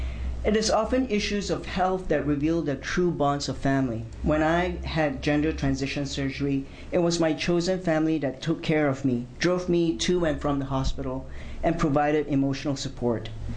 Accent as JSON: {"language": "English", "country": "Malaysia", "tie": "born or raised there", "moved": "as an adult", "lives_now": "United States", "said": "I was born and raised in Malaysia. I had the opportunity to come to the U.S. to go to college, and upon finishing my degree, I feared returning home to Malaysia."}